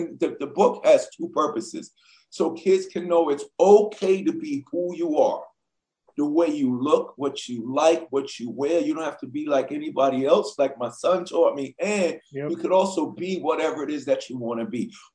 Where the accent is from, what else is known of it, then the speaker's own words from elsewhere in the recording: Queens, New York, United States; I grew up in Queens like you.